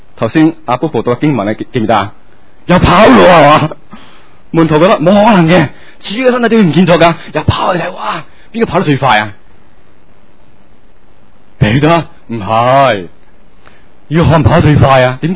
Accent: China; 唔同我哋中国人嘅墓穴

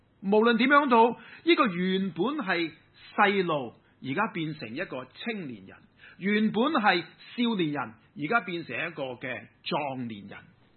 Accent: Hong Kong

